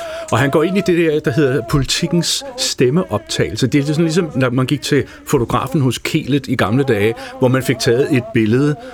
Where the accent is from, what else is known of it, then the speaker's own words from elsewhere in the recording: Holbæk, Zealand, Denmark; Jeg kommer fra Holbæk.